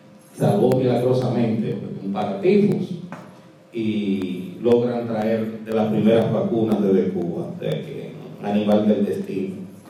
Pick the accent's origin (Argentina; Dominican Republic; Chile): Dominican Republic; le extiendo mis felicitaciones como dominicano por haberse involucrado en el proyecto